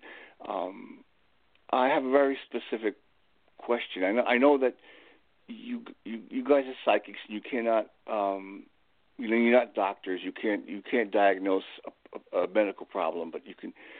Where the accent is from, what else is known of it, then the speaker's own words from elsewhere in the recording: Long Island, New York, United States; I'm from Long Island, New York.